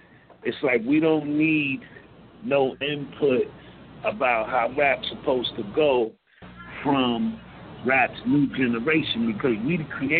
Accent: Staten Island, New York, United States; also born or lived in Brooklyn; I'm a native New Yorker. I'm out of Staten Island. I was born in Brooklyn. I grew up in the streets of New York, the ghetto, which we call the projects.

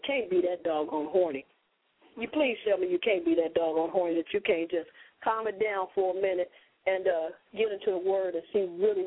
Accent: Chicago, Illinois, United States

